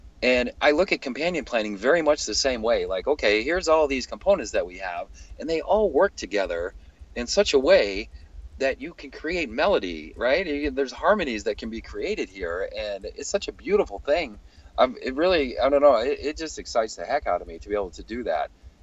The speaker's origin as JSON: {"language": "English", "region": "Michigan", "country": "United States", "tie": "born or raised there", "said": "Because growing up in Michigan, as a small kid, I'll never forget, like, the first time I saw an avocado, it was when I was in the Marine Corps, when I was, like 18, 19."}